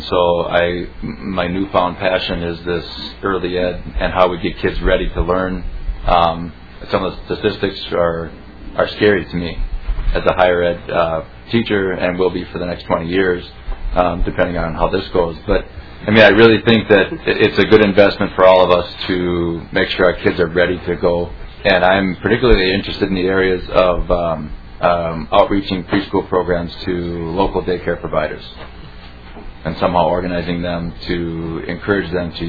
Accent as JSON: {"language": "English", "town": "Saint Paul", "region": "Minnesota", "country": "United States", "tie": "born or raised there", "said": "When I was three years old, I grew up on Dale and Van Buren. So I'm an old Frogtown product"}